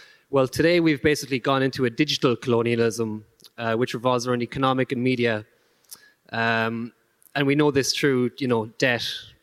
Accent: Ireland; So I come from the Republic of Ireland, where we are neighboring country, Great Britain.

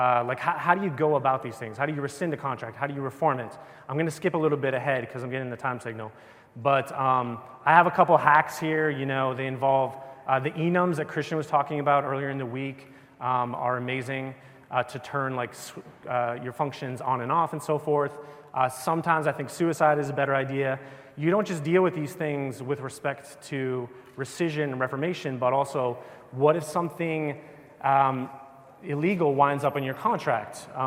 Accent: New York, United States; Okay, so I'm a New Yorker

